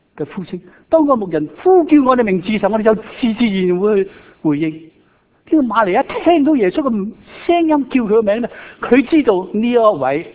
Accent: Hong Kong; 我哋广东人啊，香港人，我哋其实 call 999啊。

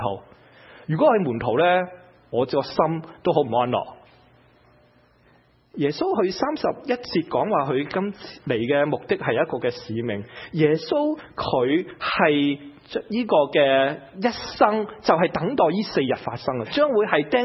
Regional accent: United States; 我哋美国人想有一个好嘅平安

